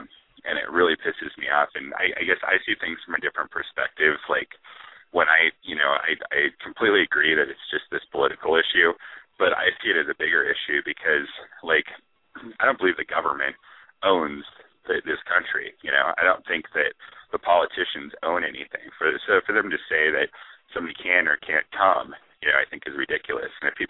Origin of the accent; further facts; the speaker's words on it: Denver, Colorado, United States; Yeah, I am from Denver, and thanks for taking my call.